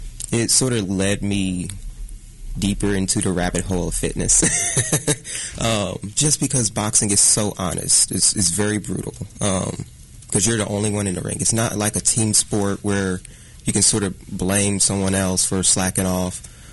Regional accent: Kansas City, United States; Born and raised in Kansas City. Started in fitness in college.

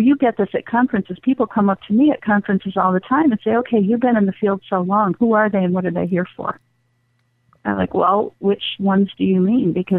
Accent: Victor, New York, United States; We got EVPs at the haunted Valentown Museum in my hometown of Victor. It's not too far from here.

